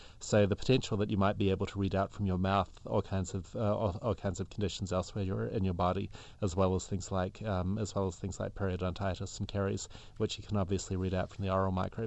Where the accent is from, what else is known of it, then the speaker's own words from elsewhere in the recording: New Zealand; That's an interesting question, and I'm from New Zealand originally, so very sensitive to issues about invasive species biology